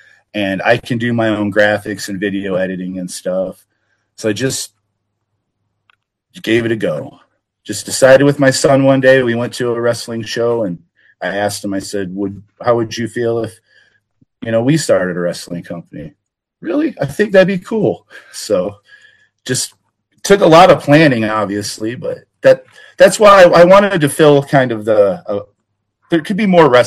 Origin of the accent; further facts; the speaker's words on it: Illinois, United States; now in Iowa, United States; I came from Illinois. We would go to wrestling every weekend, me and my family, me and my son. And when we moved to Iowa here